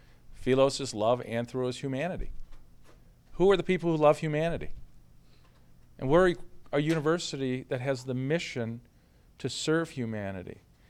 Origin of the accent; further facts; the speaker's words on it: Milwaukee, Wisconsin, United States; I grew up where you really had to be a loyal fan. So I grew up in Milwaukee. I used to watch the old Braves games.